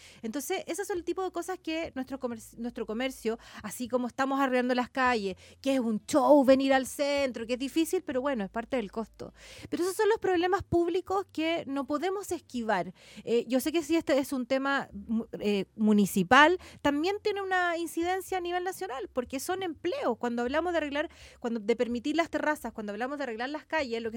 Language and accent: Spanish; Chile; Está bien que los gobiernos vayan dejando cosas que nos permitan sentirnos orgullosos también como chilenos.